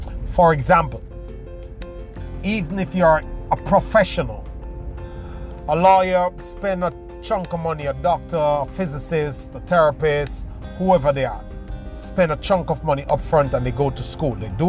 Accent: Jamaica; because we are from Jamaica.

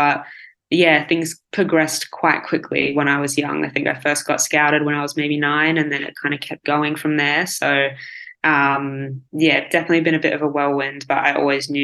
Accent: Australia; yeah, I'd probably still be back in Australia playing. I mean, I can play professional in, you know, my home country. I can play in my hometown now.

